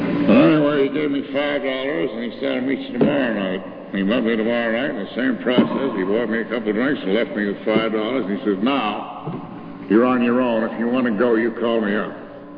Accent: Albany, New York, United States; And I stayed around New York for about 2 years, and then I went back to Albany, my hometown.

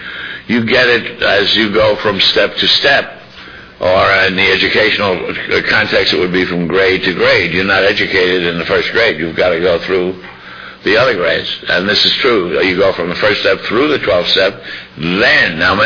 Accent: Ireland; I didn't get any taller. I'm still Irish.

